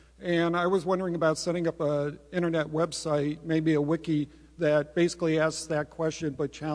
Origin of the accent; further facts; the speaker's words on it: Santa Rosa, California, United States; I'm from Santa Rosa.